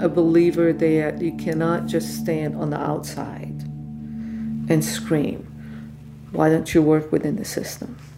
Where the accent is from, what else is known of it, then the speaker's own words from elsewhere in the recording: Ramallah, West Bank, Palestine; So I grew up in Ramallah, which is west of Jerusalem.